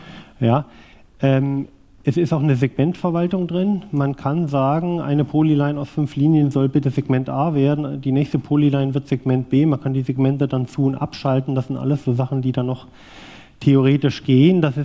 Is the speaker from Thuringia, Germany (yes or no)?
yes; Thuringia, Germany; Also ich bin schon gebürtiger Ostdeutscher, komme aus Südwestthüringen, also ungefähr auch die Gegend, wo diese Geräte herkommen. Allerdings, als die Wende kam, war ich 16.